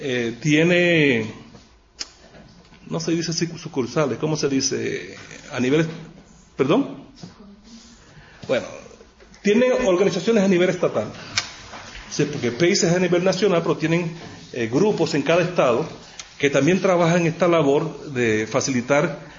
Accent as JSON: {"language": "Spanish", "country": "Puerto Rico", "lives_now": "United States", "said": "no soy puertorriqueño americano, soy puertorriqueño residente en los Estados Unidos, que es un poquito distinto"}